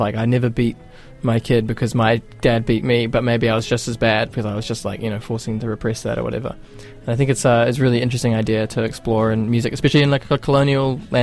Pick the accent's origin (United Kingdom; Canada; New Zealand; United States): New Zealand; Palmerston North, Manawatū-Whanganui; I'm from Palmy, and it's kind of similar vibe where it was one of those train cities that used to have a train station that was the main reason that city functioned and grew in the 1900s